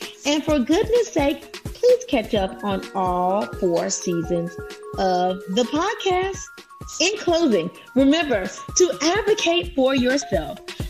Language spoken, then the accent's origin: English; Louisiana, United States; also born or lived in Texas / Indiana; now in Georgia, United States; But I am originally from Louisiana. I practiced in Texas, now Georgia, and before Texas, I was in Indiana. But I am a Louisiana girl at heart.